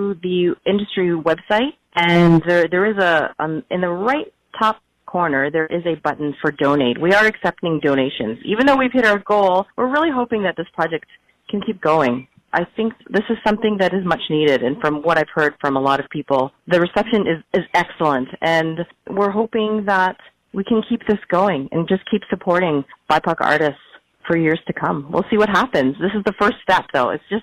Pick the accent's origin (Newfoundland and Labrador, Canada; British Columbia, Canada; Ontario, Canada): Ontario, Canada; Hamilton; Growing up in Hamilton, both Aaron and I, actually, we had to go away to work, to learn, to train. Unfortunately, there is not very much infrastructure here.